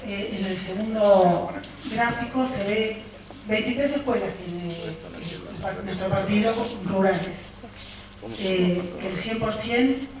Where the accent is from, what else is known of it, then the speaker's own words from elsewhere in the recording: Coronel Suárez, Buenos Aires Province, Argentina; estuvimos haciendo una encuesta en el partido Coronel Suárez, que de donde soy yo.